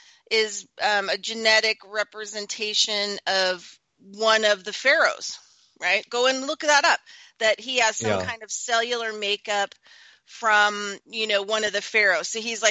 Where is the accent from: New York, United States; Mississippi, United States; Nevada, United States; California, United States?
Nevada, United States; I was raised in Nevada, and we were a debt-free state.